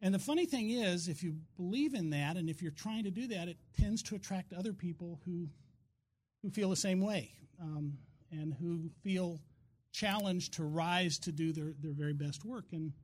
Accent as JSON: {"language": "English", "town": "Anchorage", "region": "Alaska", "country": "United States", "tie": "born or raised there", "said": "I'm from Muldoon, right? I grew up in Alaska."}